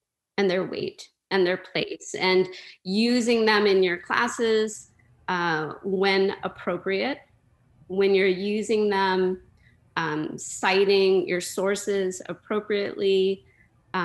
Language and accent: English; Lubbock, Texas, United States; Because I grew up in Lubbock, Texas, and I didn't grow up in a big Indian community.